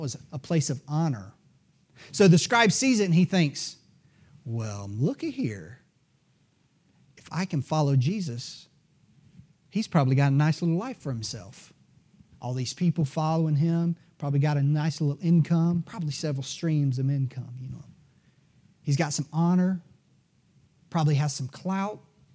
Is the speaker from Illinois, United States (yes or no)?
no; South Carolina, United States; I'm from South Carolina, so I can only speak to that.